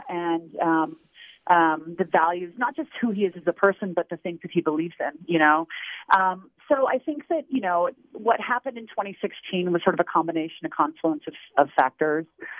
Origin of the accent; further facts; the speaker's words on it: California, United States; I come from a more rural part of the state, born and raised in Sierra Nevada, and very conservative part of California.